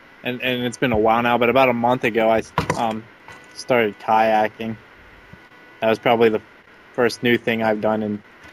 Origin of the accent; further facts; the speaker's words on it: Victoria, Australia; I'm from Victoria, Australia.